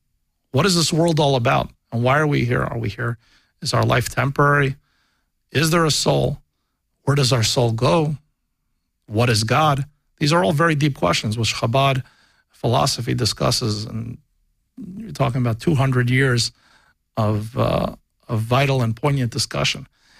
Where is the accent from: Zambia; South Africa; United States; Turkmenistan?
United States; Long Beach, California; I grew up in Long Beach, California, and a wonderful place to grow up, but also quite limited if you're stuck in Long Beach, California.